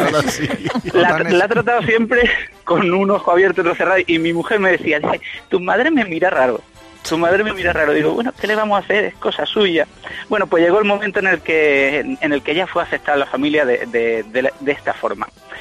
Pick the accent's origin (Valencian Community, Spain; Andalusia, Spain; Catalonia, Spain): Andalusia, Spain; Marbella; Yo soy de Málaga, de Marbella, y ahí nos hemos criado, tengo 45 años